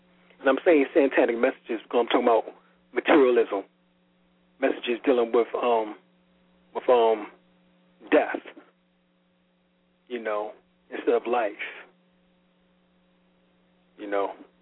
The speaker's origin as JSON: {"language": "English", "town": "New York City", "region": "New York", "country": "United States", "tie": "born or raised there", "said": "You know, I grew up in Harlem, 129th Street between Lenox, which is Malcolm X Boulevard nowadays, and Fifth Ave."}